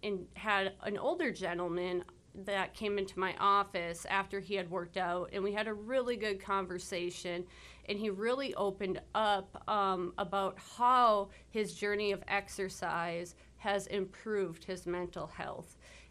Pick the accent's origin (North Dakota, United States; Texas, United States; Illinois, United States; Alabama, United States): North Dakota, United States; Wahpeton; I was born and raised right here in Wahpeton, graduating class in 2006.